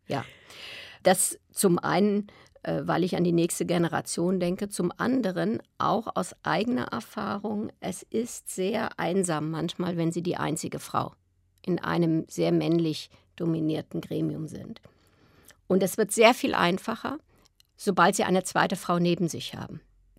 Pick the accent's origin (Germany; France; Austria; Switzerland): Germany; Rhineland; now in Berlin, Germany; Also ich habe die meiste Zeit meines Lebens, also vor allen Dingen Kindheit, ja, Jugend, habe ich im Rheinland verbracht. Und ich habe mich nie als Rheinländerin gesehen, bis ich in Berlin gelandet bin.